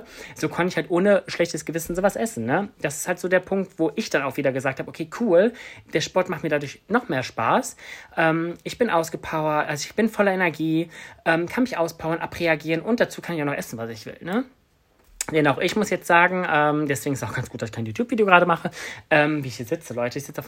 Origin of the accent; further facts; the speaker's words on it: Bonn, North Rhine-Westphalia, Germany; born there; now in Cologne, Germany; Ich wohne in dem wunderschönen Köln. Ich bin gebürtiger Bonner, also gar nicht so weit von hier.